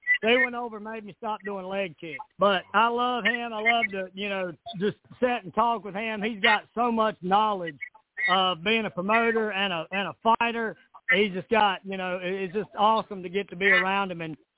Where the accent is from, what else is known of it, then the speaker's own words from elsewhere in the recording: North Carolina, United States; accent: Southern; No, it's real. You know, I'm a Southerner. I'm proud of it. I'm from the Blue Ridge Mountains in North Carolina.